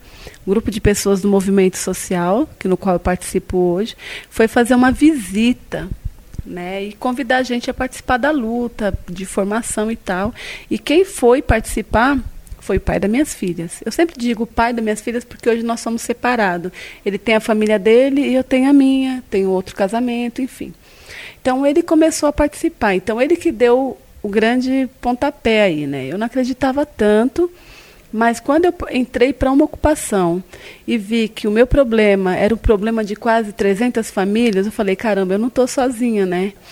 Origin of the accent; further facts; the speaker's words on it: Guariba, São Paulo, Brazil; Eu sou do interior da cidade de São Paulo, uma cidade chamada Guariba, bem pequena, com 32 mil habitantes.